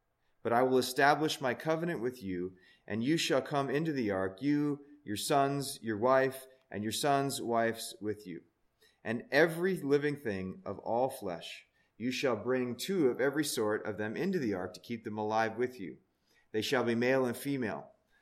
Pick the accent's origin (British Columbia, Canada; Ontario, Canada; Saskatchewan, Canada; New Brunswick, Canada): Ontario, Canada; also born or lived in Virginia / Texas / California / Oregon; Well, no, I'm from Ontario, Canada.